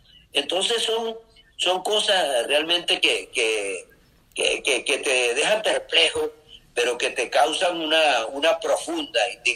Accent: Venezuela; now in Spain; me permite decir mi opinión como venezolano, que le duele, que ama profundamente su país

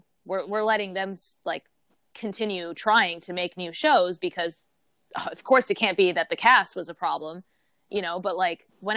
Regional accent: Michigan, United States; moved away; I grew up in Michigan. Aphrodite lived there for a long, long time. Sadly, neither of us are there now.

